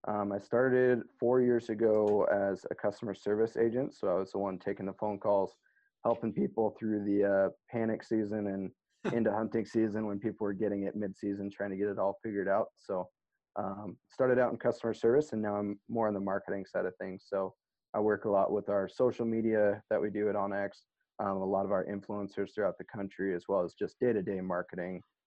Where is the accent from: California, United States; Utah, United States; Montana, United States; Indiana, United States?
Montana, United States; I was born and raised in Montana